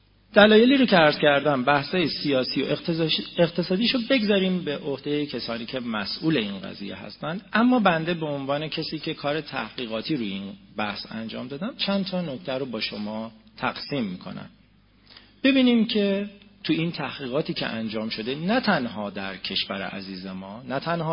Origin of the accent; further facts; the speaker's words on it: Iran; بنده به عنوان یک ایرانی مسلمان